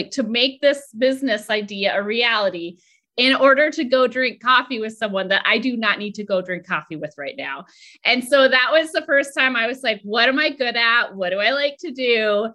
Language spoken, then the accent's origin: English; Minnesota, United States; So I grew up in Minnesota and I went to college at home.